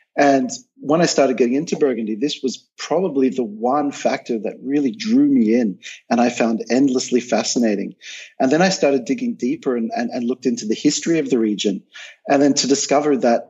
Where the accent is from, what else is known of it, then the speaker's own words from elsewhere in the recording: Australia; So I grew up in Australia. I'm originally Australian. And I grew up in a family that was definitely very Eurocentric. My grandparents were from Europe